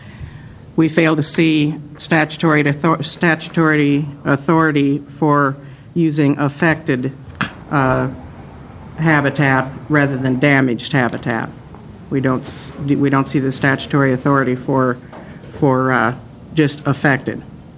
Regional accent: Oregon, United States; I'm a rancher from Northeast Oregon and represent the Oregon Cattlemen's Association here today.

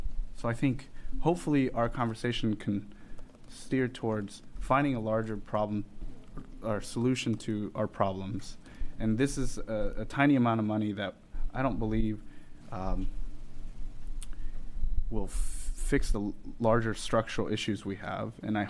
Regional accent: Portland, Oregon, United States; So, I'm 30 years old, and I grew up in Portland.

